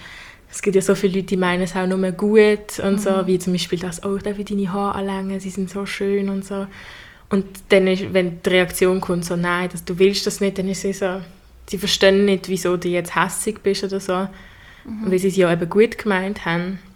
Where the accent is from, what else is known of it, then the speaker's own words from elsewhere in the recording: Arlesheim, Basel-Landschaft, Switzerland; ich bin in Arlesheim aufgewachsen, in einem Dorf auf dem Land und es ist wie klar, dass ich die Einzige gesehen bin, die nicht weiss ist damals.